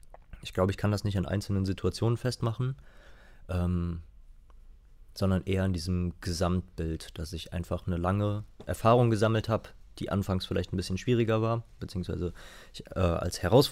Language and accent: German; Bornheim, North Rhine-Westphalia, Germany; also born or lived in Bonn; now in Cologne, Germany; Lange im Vorgebirge aufgewachsen, genauer in Bornheim-Merten. Und fühle mich auch dem Rheinland sehr verbunden. Ich wohne jetzt seit 6 Jahren in Köln, mehr oder weniger.